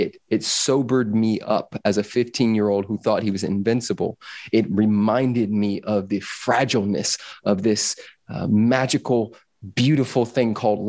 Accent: Los Angeles, California, United States; born or raised there

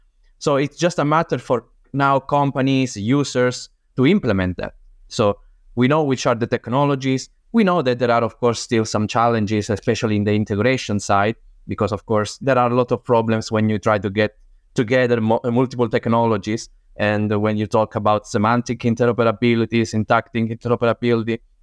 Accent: Calabria, Italy; English is a second language; Calabria region. I grew up at the very end of the booth, you know, that Italy booth section. And I grew up here.

